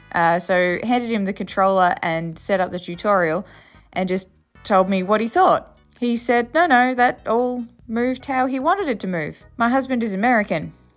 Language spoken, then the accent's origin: English; Australia; Maybe, again, it's because I'm an Aussie and everything is backwards to me